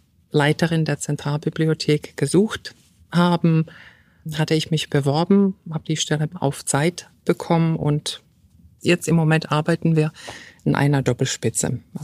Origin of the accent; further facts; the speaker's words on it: Czechia; now in Germany; ich bin Tschechin, komme aus der Tschechischen Republik. Dieses Land hieß damals, als ich nach Deutschland kam, noch die Tschechoslowakei. Also man kann sich ausrechnen, wie lange ich schon in Deutschland lebe.